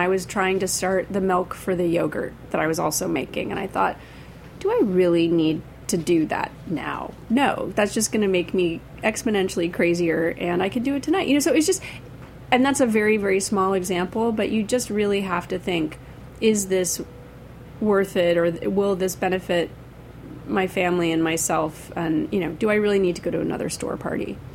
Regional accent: United States; They're very discreet, which is sort of the hardest thing for me as an American to learn about

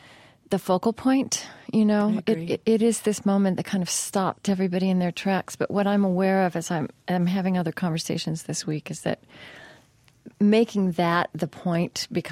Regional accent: Oklahoma, United States; so I grew up in Oklahoma, which is mm-hmm. not the West.

